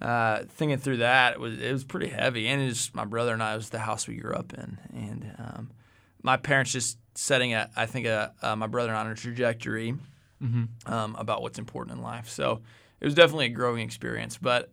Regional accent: Victoria, Texas, United States; I grew up right outside of Victoria, Texas, actually.

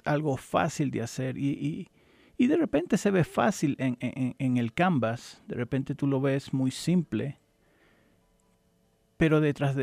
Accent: Venezuela; accent: Venezuelan; en Venezuela, te digo, crecí la mayor parte de mi vida fue en Venezuela. Yo pienso que en Venezuela, incluso por mi acento, yo creo que ellos me considerarían venezolano.

